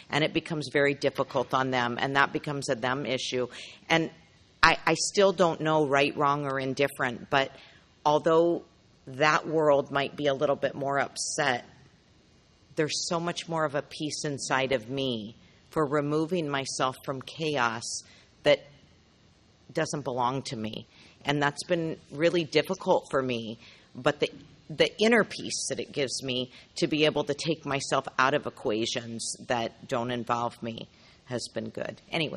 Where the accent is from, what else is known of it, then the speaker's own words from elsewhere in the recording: San Diego, California, United States; from San Diego.